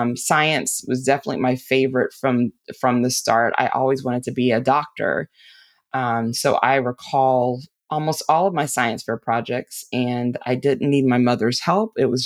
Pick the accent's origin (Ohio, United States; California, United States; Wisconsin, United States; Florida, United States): Florida, United States; West Palm Beach; So I was raised in West Palm Beach, Florida. I have six brothers. I am the only girl.